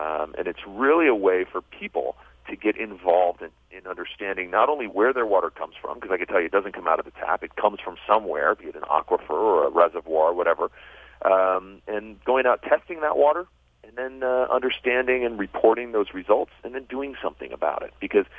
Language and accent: English; Los Angeles, California, United States; born there; You know, here's the thing. I was born in Los Angeles. My mother's American. My father was the French